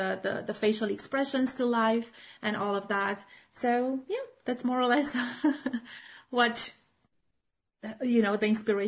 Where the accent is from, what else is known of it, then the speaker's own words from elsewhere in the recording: Romania; moved away as an adult; now in Germany; So I'm originally from Romania. Okay. I came to Germany in 2001.